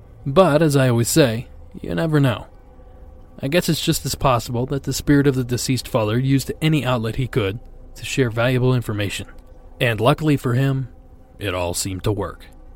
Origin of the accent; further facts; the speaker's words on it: Melbourne, Victoria, Australia; I'm from Melbourne, Australia